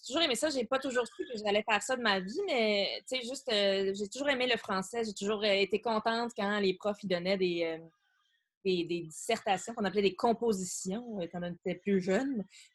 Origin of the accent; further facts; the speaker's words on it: Longueuil, Quebec, Canada; also born or lived in Montreal; Mais ensuite, Rive-Sud, Saint-Hubert et Longueuil, jusqu'à mes 22 ans.